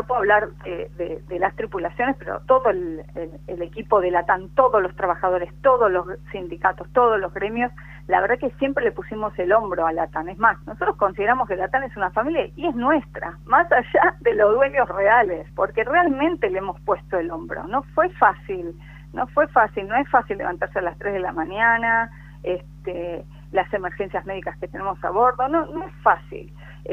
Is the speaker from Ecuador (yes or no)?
no; Argentina; somos profesionales aeronáuticos argentinos